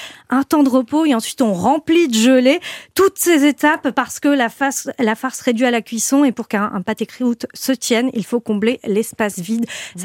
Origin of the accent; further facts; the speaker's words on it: Lyon, Auvergne-Rhône-Alpes, France; Je suis lyonnaise, donc forcément, je me bats pour pâté croûte.